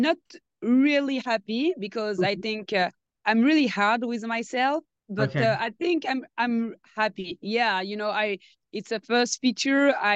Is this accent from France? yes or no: yes; France; English is a second language; my parents come from Senegal. I was born and raised in France, but with Senegalese background.